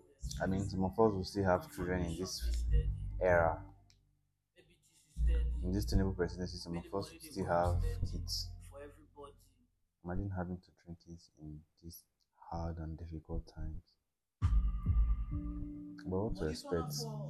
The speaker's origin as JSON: {"language": "English", "country": "Nigeria", "said": "It's not easy being Nigerian. It's not easy to stay in Nigeria."}